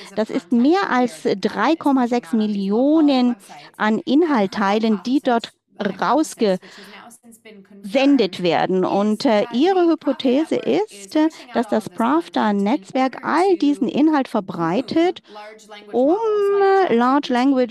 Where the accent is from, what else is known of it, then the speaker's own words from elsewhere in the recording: United States; Natürlich, ich als Amerikanerin glaube ja, ausländische Interferenz, das ist nicht mein größtes Problem.